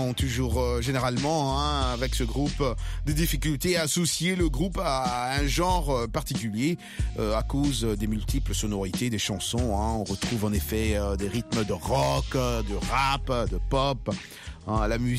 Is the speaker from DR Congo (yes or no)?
yes; DR Congo; moved away; mon retour... dans mon pays d'origine, la RDC, après 28 ans.